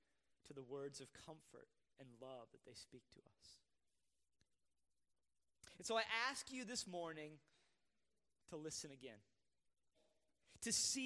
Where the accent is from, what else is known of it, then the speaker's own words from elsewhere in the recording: Wisconsin, United States; I grew up in the Bluffs on the Mississippi River, north of La Crosse and Winona and that type of area.